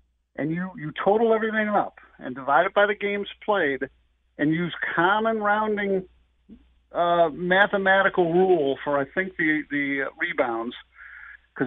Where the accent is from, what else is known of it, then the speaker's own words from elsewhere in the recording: Brookfield, Illinois, United States; I grew up in Brookfield, right?